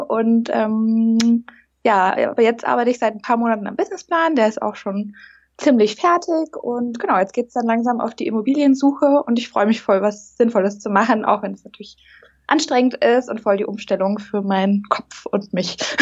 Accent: Munich, Bavaria, Germany; ich komme aus München, ich bin 32 Jahre alt.

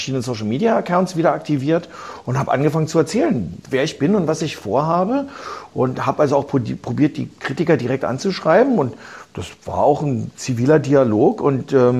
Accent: Berlin, Germany; Ich bin geboren in Berlin. Ich weiß, ich sitze zurzeit in New York, aber ich verbringe den Großteil meines Lebens in Berlin. Ich bin jetzt bei meinen Kindern in New York. Aber als Berliner bin ich wahnsinnig stolz auf, wer wir sind.

